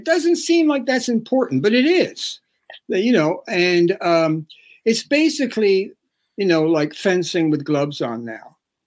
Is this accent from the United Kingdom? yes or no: yes; England, United Kingdom; You know, I'm English